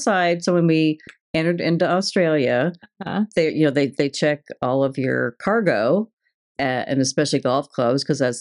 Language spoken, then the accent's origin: English; Midwest, United States; And I grew up in the Midwest. I thought I was hardy folk, and I guess I was